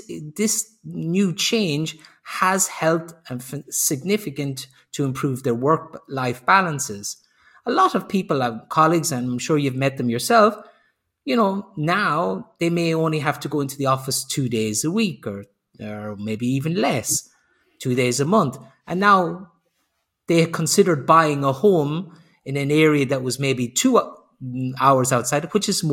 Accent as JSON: {"language": "English", "country": "Ireland", "said": "Maybe it's because I'm Irish."}